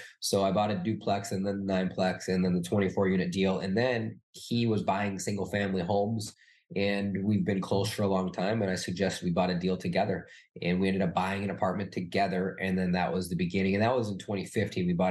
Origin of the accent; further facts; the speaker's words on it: Minnesota, United States; But growing up in Minnesota, like I was, my parents are as middle class as they could get.